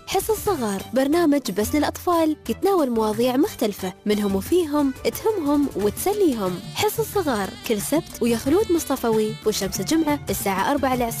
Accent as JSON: {"language": "Arabic", "country": "United Arab Emirates", "said": "بلادنا الإمارات"}